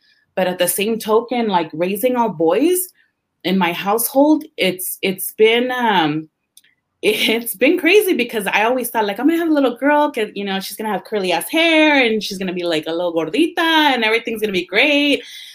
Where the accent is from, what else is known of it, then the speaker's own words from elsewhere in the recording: San Jose, California, United States; because I really represent San Jose. I really represent the East Side. Like I grew up on King and Alum Rock. My pictures are at the Mexican Heritage Plaza.